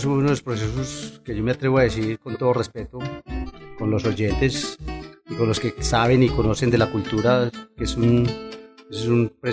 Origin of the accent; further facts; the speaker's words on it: San Luis, Antioquia, Colombia; now in Medellín, Colombia; Yo soy originario de San Luis, Antioquia.